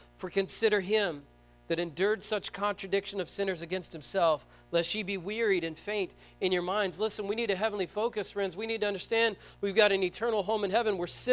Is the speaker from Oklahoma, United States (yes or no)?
yes; Vian, Oklahoma, United States; We're from Vian, and we bleed purple.